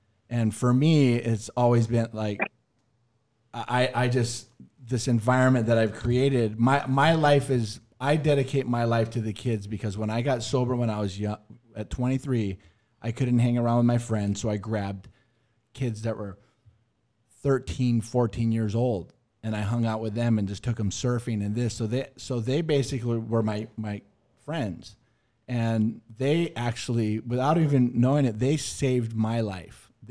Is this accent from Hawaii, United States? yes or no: yes; Kauai, Hawaii, United States; I was born and raised on Kauai, and I've been sober 20.